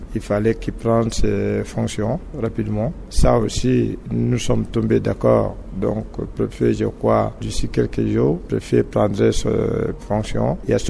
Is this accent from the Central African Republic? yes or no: yes; Central African Republic; Moi, je suis centrafricain